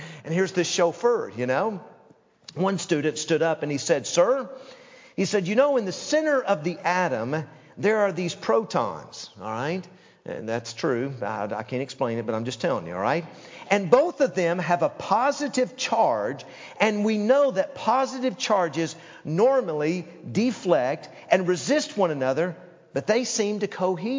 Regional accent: Knoxville, Tennessee, United States; And I'm even from Knoxville, Tennessee. I'm just a hillbilly.

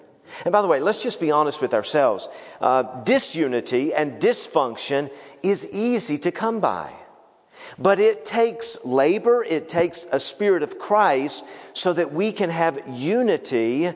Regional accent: Knoxville, Tennessee, United States; By the way, growing up in Knoxville, Tennessee, I remember that my mom would often say to me before we went to church

